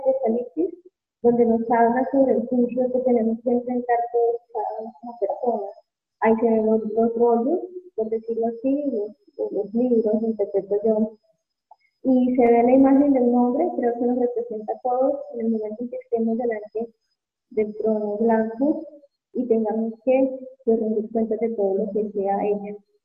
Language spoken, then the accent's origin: Spanish; Contratación, Santander, Colombia; now in Agua de Dios, Colombia; Bueno, pues realmente no soy de Agua de Dios, soy santandereana. Soy de Contratación, pero vivo en Agua de Dios.